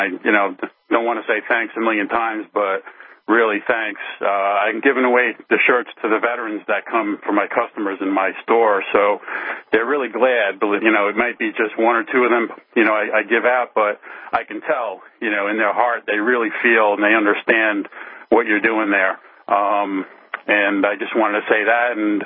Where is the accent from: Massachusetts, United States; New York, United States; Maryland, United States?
New York, United States; But like I say, I'm a New Yorker and I understand Trump.